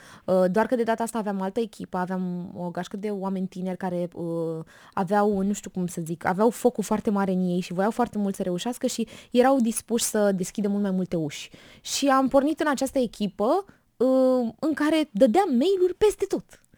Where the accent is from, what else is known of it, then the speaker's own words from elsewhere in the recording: Romania; nu mai știau că sunt din România.